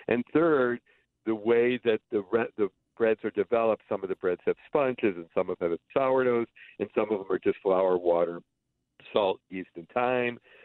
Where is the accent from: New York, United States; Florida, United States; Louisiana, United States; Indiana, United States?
New York, United States; Buffalo; I'm in my hometown of Buffalo.